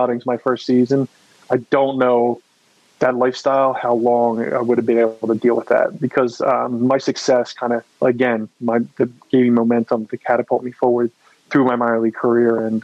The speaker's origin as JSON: {"language": "English", "town": "Philadelphia", "region": "Pennsylvania", "country": "United States", "tie": "born or raised there", "said": "the grit and work ethic that kind of is instilled in you growing up in Philadelphia, it really, really helps you"}